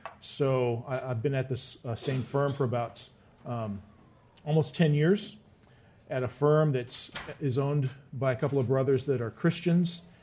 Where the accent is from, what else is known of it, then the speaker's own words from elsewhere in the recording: Midwest, United States; I grew up in the Midwest and came out here to attend seminary in 1998.